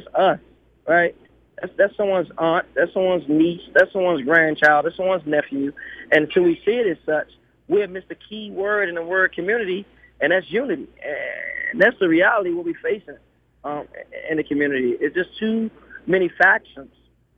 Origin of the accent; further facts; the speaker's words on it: Washington, District of Columbia, United States; living and growing up in Ward 8